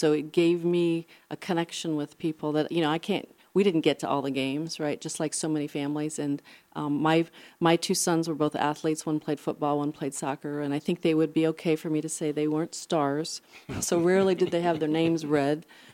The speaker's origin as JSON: {"language": "English", "town": "Valparaiso", "region": "Indiana", "country": "United States", "tie": "born or raised there", "said": "I grew up near the Valparaiso area. I grew up on one of the Purdue farms, and so we listened to the Cubs."}